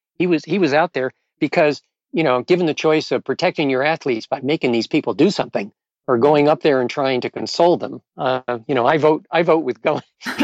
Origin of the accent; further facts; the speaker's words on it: United States; geez, I'm an American, but give me a break.